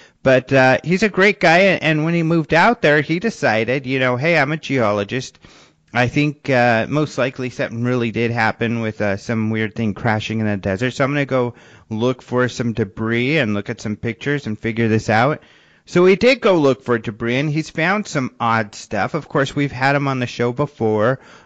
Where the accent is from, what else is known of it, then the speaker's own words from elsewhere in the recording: Colorado, United States; I remember when I came from Colorado and I crossed one bridge and it says something river and there's no water.